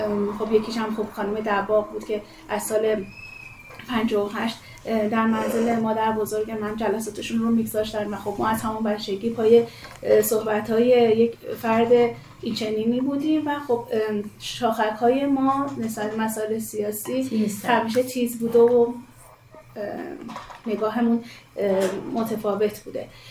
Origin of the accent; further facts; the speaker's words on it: Hamadan, Iran; یعنی من در خانواده بزرگ شدم که شاید اتفاقات سیاسی ما استان ما در منزل ما تحلیل بررسی می شد